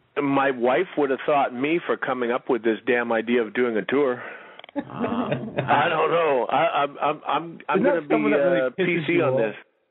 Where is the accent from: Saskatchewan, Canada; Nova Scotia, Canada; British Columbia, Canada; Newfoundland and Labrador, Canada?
Saskatchewan, Canada; Saskatoon; I'm starting the tour off in my hometown of Saskatoon, Saskatchewan, Canada.